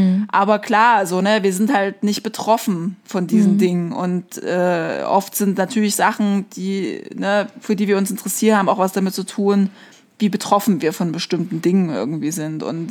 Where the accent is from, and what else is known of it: East Germany, Germany